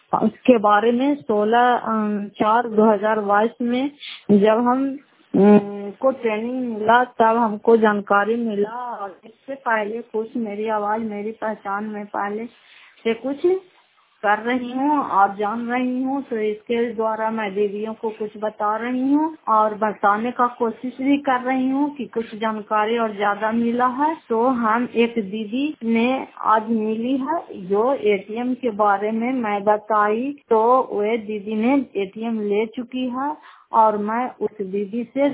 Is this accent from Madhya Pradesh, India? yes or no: no; Fatehpur, Bihar, India; घर फतेहपुर पंचायत मकरौता जिला नालंदा और किराया पछुआ ब्लॉक की निवासी हूँ।